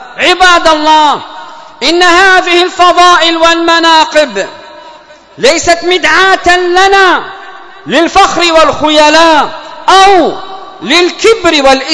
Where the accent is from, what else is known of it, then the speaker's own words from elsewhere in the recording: Yemen; اللهم ادفع عن بلادنا اليمن الفتن ما ظهر منها وما بطن.